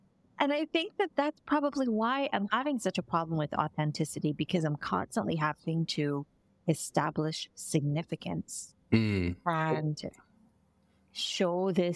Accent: Barbados; born there; I was born in Barbados, so the Barbadian version of me, we call it Bajan

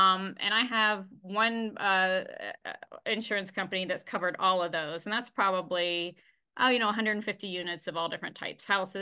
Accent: Ohio, United States; And since I'm from Ohio, I always like to go.

